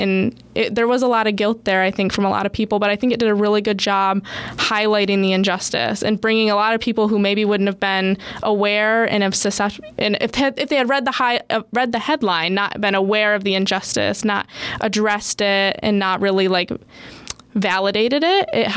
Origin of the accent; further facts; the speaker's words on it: Davison, Michigan, United States; I, growing up in Davison, which is just 5 minutes east of here